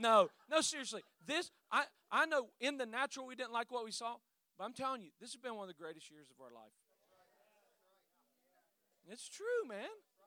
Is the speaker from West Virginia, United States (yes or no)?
yes; West Virginia, United States; I'm from West Virginia.